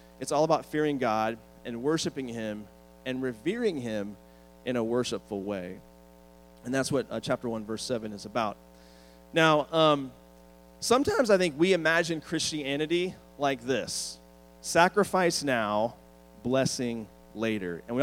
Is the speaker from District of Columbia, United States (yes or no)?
yes; Washington, District of Columbia, United States; I'm from the Washington, D.C. area. And so when I was a kid, one of the highlights for me was I loved going and visiting the city when I was a kid